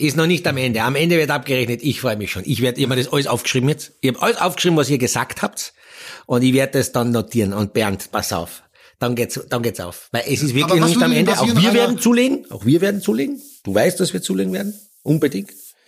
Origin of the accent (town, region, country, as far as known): Austria